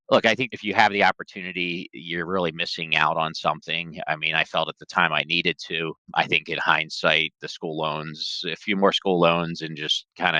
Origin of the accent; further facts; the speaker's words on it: Pennsylvania, United States; born there; Yeah, I was born in Bucks County, just north of Philadelphia, so I consider myself a Philly guy. Very blue-collar area.